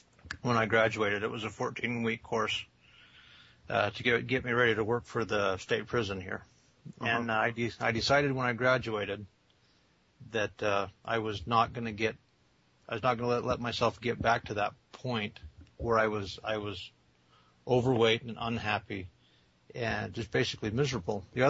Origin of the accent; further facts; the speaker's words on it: Salt Lake City, Utah, United States; I'm from Salt Lake City, Utah.